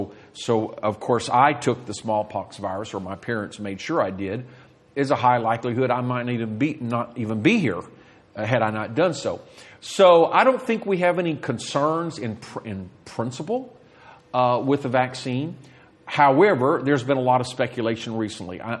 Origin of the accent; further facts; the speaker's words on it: South Korea; now in United States; we Pentecostals have routinely gotten vaccines. I grew up in Korea at a time when it was a very poor country with a lot of disease.